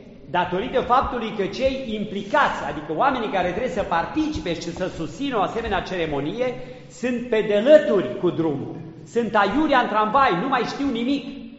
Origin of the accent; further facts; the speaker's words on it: Transylvania, Romania; în Transilvania, de unde sunt eu, nu știu, la doamna Doina, mai la Cluj, pe acolo cum o fi, dar în Transilvania asta mai de jos de unde sunt eu